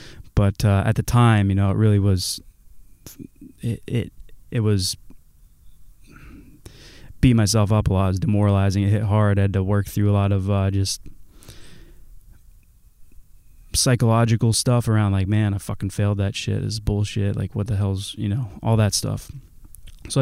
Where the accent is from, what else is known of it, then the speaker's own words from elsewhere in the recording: New Hampshire, United States; You know, I came from New Hampshire, would not be thrilled to have gone back to Virginia Beach, which I had never been